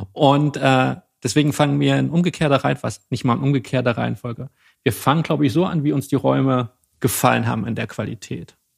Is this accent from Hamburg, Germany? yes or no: no; Berlin, Germany; als Berliner, der ja auch sehr viel Döner hier um sich hat